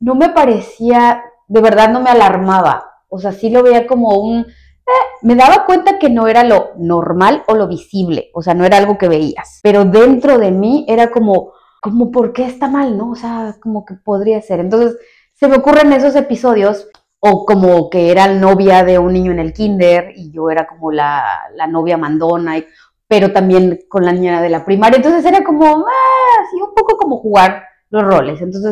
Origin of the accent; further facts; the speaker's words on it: Tacámbaro, Michoacán, Mexico; also born or lived in Morelia; Nací en la ciudad de Morelia, Michoacán. No crecí en Morelia, solo iba de vacaciones de repente cuando estaba chica, pero toda mi infancia fue en Tacámbaro, Michoacán.